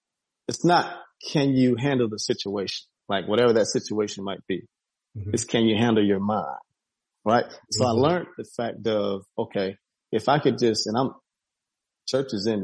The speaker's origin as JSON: {"language": "English", "region": "West Coast", "country": "United States", "said": "we might have grown up differently, and I'm from the West Coast, man."}